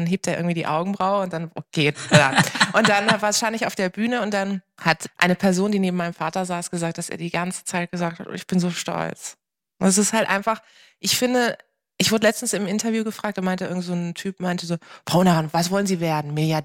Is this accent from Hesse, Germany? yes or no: no; Karlsruhe, Baden-Württemberg, Germany; dann war das in meiner Heimatstadt in Karlsruhe